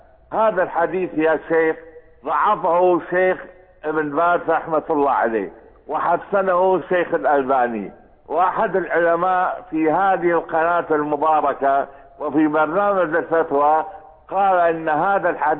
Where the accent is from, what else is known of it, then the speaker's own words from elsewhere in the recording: Iraq; عندنا في العراق الآن ما يسمى بالفصل العشائري